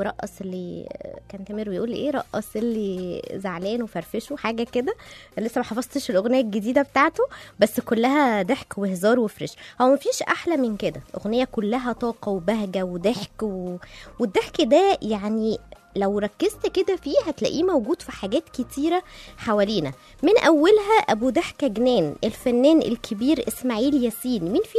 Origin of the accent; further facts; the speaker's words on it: Egypt; قال عشان احنا معروفين بالشعب اللي دمه خفيف وروحه حلوة